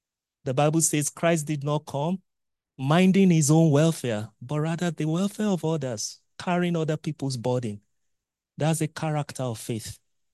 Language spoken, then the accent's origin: English; Nigeria; I was speaking with someone in Nigeria, my home country today